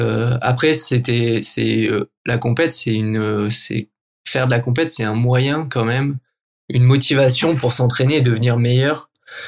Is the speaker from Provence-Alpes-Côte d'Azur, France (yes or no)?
yes; Provence-Alpes-Côte d'Azur, France; vu que je venais du sud de la France